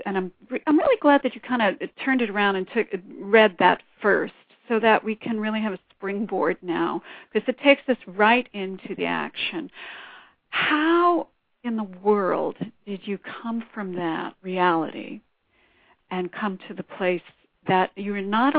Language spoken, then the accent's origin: English; Brooklyn, New York, United States; born there; I was born in Brooklyn too. I wasn't raised there, but I was born there.